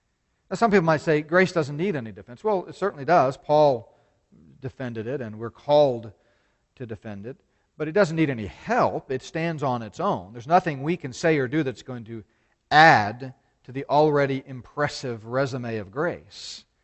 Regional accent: Texas, United States; I said, "Listen, I'm from Texas, you know.

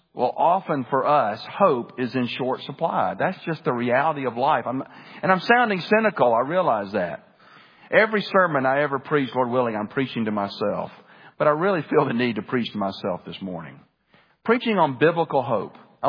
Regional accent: Birmingham, Alabama, United States; I grew up in Birmingham. That's my hometown. That's where my grandparents are from, Alabama. I've just got a lot of roots there, a lot of roots in the city.

